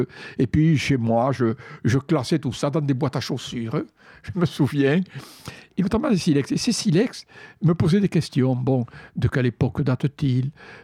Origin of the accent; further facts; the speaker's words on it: Carcassonne, Occitanie, France; born there; Bien, je suis né à Carcassonne, donc une veille de Noël d'avant-guerre.